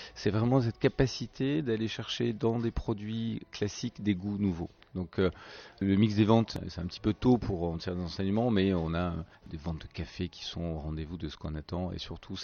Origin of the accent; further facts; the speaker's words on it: Toulouse, Occitanie, France; born there; je suis toulousain de naissance